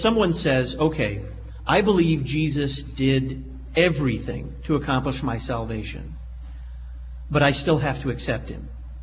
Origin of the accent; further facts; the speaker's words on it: Dallas, Texas, United States; thanks for calling from, well, near to my hometown, Dallas, Texas, and Pastor Zwanitzer's old stomping grounds.